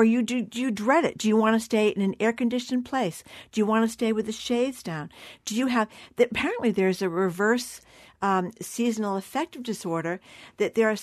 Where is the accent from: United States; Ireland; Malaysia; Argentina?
Ireland; I am an Irish person.